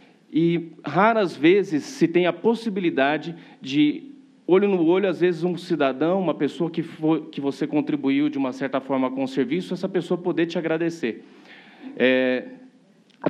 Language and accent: Portuguese; São Paulo, Brazil; born there; Sou paulista de nascimento, mas há mais de 18 anos sou filho de Minas Gerais também.